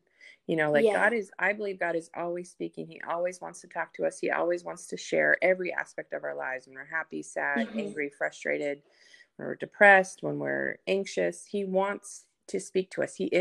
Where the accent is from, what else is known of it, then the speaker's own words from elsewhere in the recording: North Dakota, United States; also born or lived in Sacramento, United States; And before that, we lived in Sacramento, but I was born and raised in North Dakota.